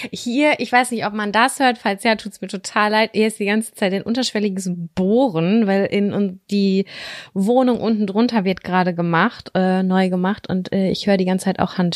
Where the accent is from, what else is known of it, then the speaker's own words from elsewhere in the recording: Lübbecke, North Rhine-Westphalia, Germany; wir sind in Lübbecke groß geworden, ich bin Großteil auch in Nettelstedt groß geworden. Ja. Ne? Ich habe viele Jahre in Nettelstedt gelebt.